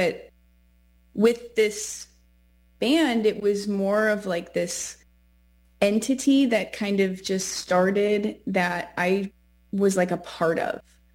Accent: Canada; now in Los Angeles, United States; I'm a Canadian living in LA.

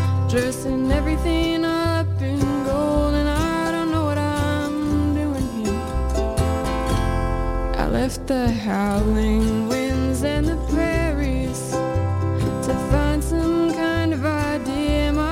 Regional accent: Oakland, California, United States; We're from California. If you haven't seen us yet, you might not know, but we're from Oakland, California

